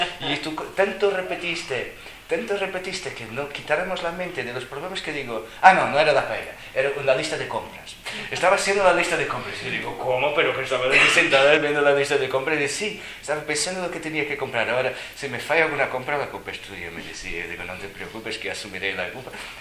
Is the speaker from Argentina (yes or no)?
no; Portugal; Spanish is a second language; mirad en Portugal, en mi país, que hemos tenido un dictador como vosotros durante tanto tiempo